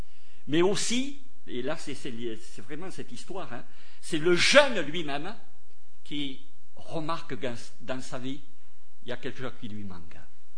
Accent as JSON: {"language": "French", "town": "Toulouse", "region": "Occitanie", "country": "France", "said": "Vous savez que je viens du fin fond de Toulouse"}